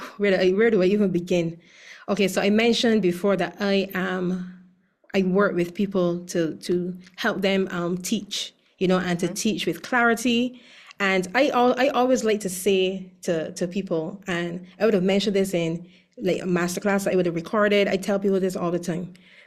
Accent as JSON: {"language": "English", "country": "Barbados", "said": "Well, I would have mentioned in the beginning that I'm from Barbados"}